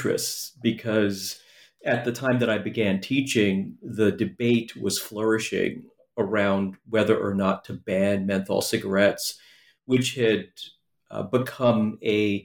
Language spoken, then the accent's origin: English; New York City, New York, United States; I do start the book by reflecting on growing up in New York City in the 1970s.